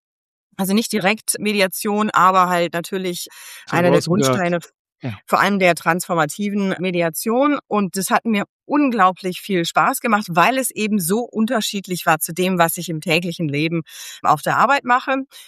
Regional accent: Germany; ich bin in Deutschland aufgewachsen, aber sehr schnell schon im verschiedenen Ausland unterwegs gewesen. Also England, Spanien, Chile und dann eben auch die USA.

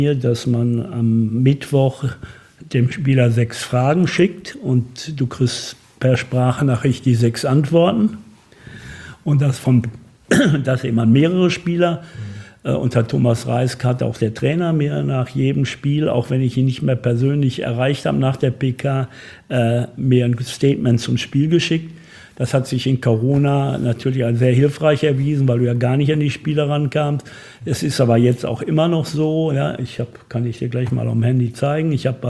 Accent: Bochum, North Rhine-Westphalia, Germany; born there; Ich bin in Bochum geboren, ja.

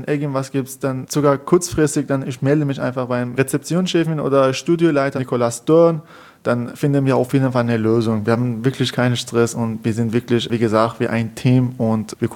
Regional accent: Iran; German is a second language; in meinem Staat, in meinem Heimat in Iran

